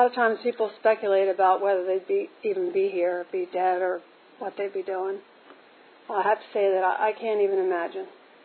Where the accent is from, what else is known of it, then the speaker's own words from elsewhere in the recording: Baltimore, Maryland, United States; went back to my hometown, which is Baltimore